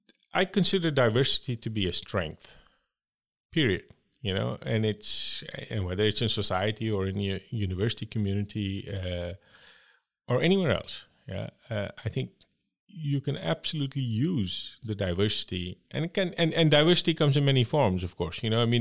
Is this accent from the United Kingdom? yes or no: no; India; the fact that I grew up in India and then have lived all over the world